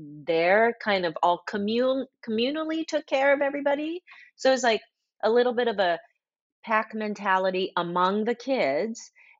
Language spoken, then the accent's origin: English; Japan; I grew up in Japan.